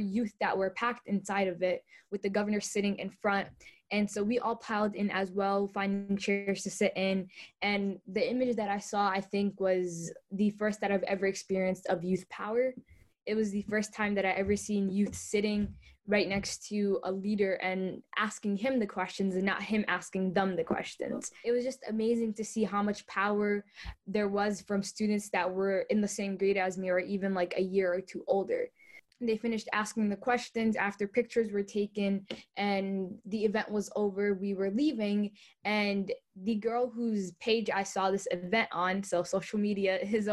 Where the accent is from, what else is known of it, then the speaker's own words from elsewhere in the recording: Minneapolis, Minnesota, United States; I grew up in North Minneapolis, and there was our community was majority Somali and Hispanic, and so I grew up with a lot of people that looked like me.